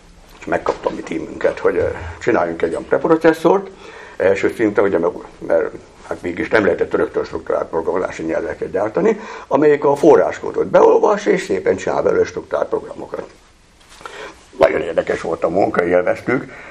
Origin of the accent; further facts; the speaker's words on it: Kyiv, Ukraine; also born or lived in Munich, Germany; annak, aki a Kievből jöttem ráadásul, már Budapest nekem fél nyugat volt, kikerültem Münchenbe